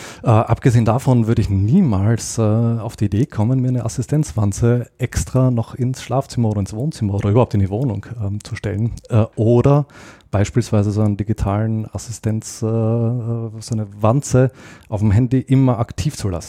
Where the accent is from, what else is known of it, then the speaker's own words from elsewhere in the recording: Austria; accent: Austrian; Möglicherweise hängt das auch an meinem österreichischen Akzent